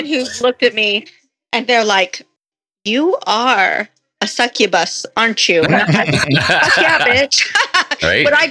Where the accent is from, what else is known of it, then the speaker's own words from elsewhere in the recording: Texas, United States; I'm American. I grew up in Texas.